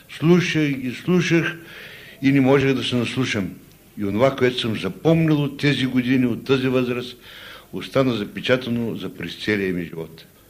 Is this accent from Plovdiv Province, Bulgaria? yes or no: no; Kazanlak, Stara Zagora Province, Bulgaria; Роден съм и съм отраснал в Казанлък.